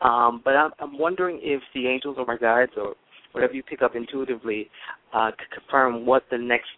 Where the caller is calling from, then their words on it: Florida, United States; I'm calling from Florida.